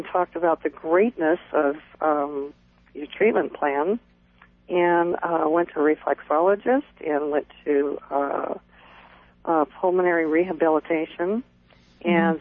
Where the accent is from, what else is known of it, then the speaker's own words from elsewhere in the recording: California, United States; Okay, I'm from California, and mm-hmm. I've lived here my whole life